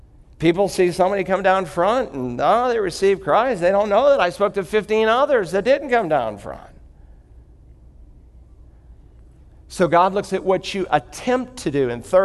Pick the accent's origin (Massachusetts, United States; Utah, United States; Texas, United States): Massachusetts, United States; Worcester; the very first missionary to leave American soil from Worcester, Massachusetts, my hometown